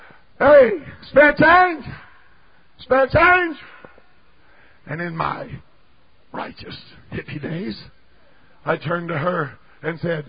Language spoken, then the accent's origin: English; Colorado, United States; I was born and raised in Colorado. I spent some time in Colorado.